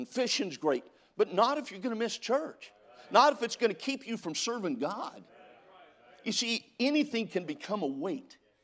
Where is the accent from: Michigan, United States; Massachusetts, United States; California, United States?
California, United States; I grew up in California. It's okay, I got over it.